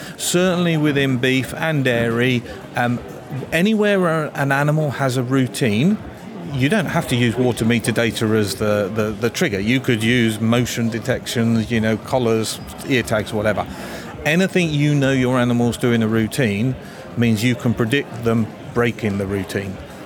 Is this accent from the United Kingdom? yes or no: yes; East Midlands, United Kingdom; I'm from Derbyshire